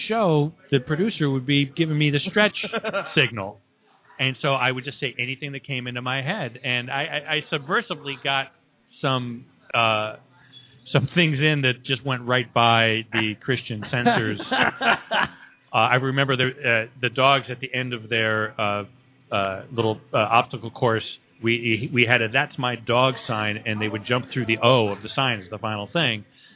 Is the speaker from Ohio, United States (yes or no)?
yes; Cleveland, Ohio, United States; Well, it's funny because I grew up in Cleveland, which is the rock and roll capital